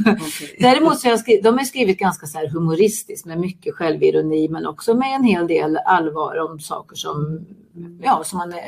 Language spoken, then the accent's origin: Swedish; Värmland, Sweden; now in Stockholm, Sweden; Nej, jag kommer från Värmland.